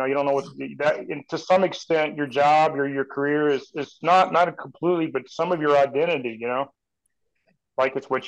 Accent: Georgia, United States; born there; also born or lived in Florida / Wisconsin; now in Missouri, United States; No, Georgia. I was born in Georgia, and then I moved to there, and then I moved away from there in 97, I believe. Yeah. And moved to Florida for 10 years. Then I moved to Wisconsin for 11 or 12 years, and I moved here.

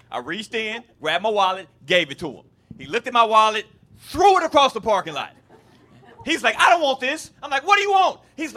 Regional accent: Nashville, Tennessee, United States; Because here, I grew up here in Nashville, Tennessee

